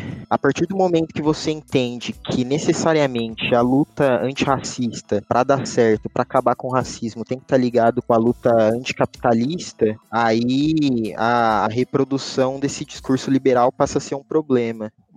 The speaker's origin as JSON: {"language": "Portuguese", "town": "São Carlos", "region": "São Paulo", "country": "Brazil", "said": "MC, sou de São Carlos. Trampo aqui em São Carlos também"}